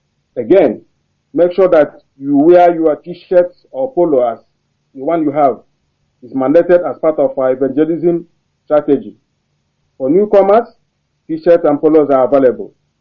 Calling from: Thessaloniki, Central Macedonia, Greece; I'm calling from Thessaloniki. So I am the zonal coordinator in Thessaloniki, Northern Greece.

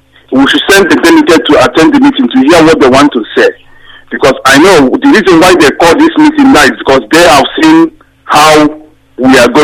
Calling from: Liverpool, North West England, United Kingdom; I'm coming from Liverpool.

